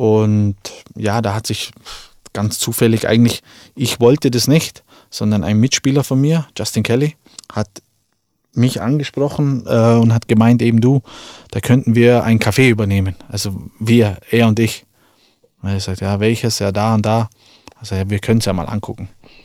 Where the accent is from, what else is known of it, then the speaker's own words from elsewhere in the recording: Füssen, Bavaria, Germany; also wir sind ja aus Füssen